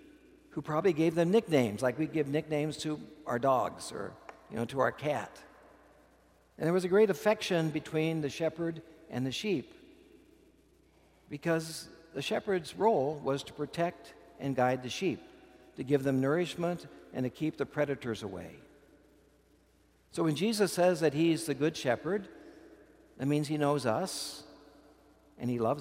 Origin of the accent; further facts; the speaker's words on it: United States; I'm an American Indian. I might be the only one here, but there's even Indians in this community.